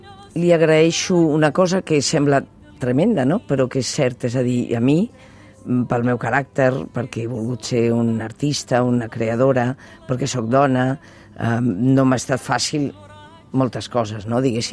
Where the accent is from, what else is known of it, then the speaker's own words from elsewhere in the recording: Valencia, Valencian Community, Spain; jo des de petita vaig néixer a València al si d'una família d'alta burgesia